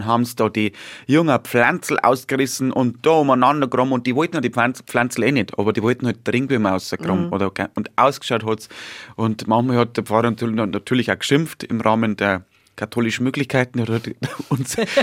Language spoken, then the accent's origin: German; Bavaria, Germany